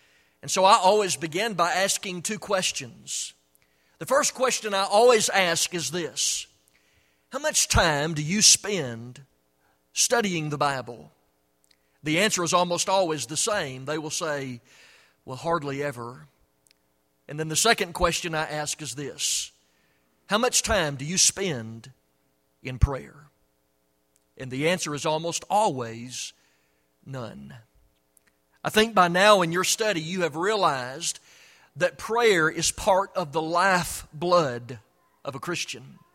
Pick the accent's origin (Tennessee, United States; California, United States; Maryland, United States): Tennessee, United States; Chattanooga; I'm sure it's the case that Charlie has known me longer than I've known him growing up in the Chattanooga area.